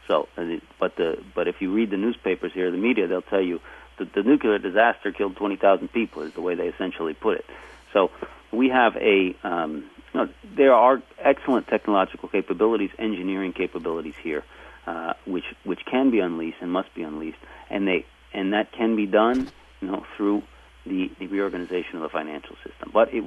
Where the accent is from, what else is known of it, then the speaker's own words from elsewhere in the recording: United States; And, you know, as an American, I see this very clearly, this difference very clearly in Europe and in the United States.